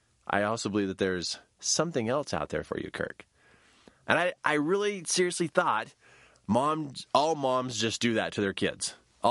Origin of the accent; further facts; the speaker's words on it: Lander, Wyoming, United States; I grew up in Lander, Wyoming. And oldest of six